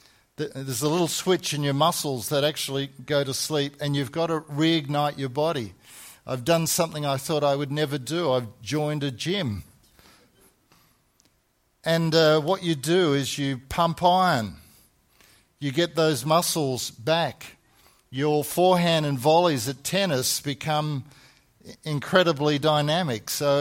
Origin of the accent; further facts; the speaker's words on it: Perth, Western Australia, Australia; Growing up in Perth in the 60s